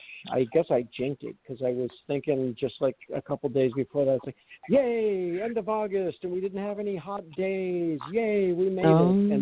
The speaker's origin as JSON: {"language": "English", "region": "Oregon", "country": "United States", "tie": "born or raised there", "said": "I grew up in Oregon where it was just on the west side, not the east side, the west side, where it was just like mostly just wet."}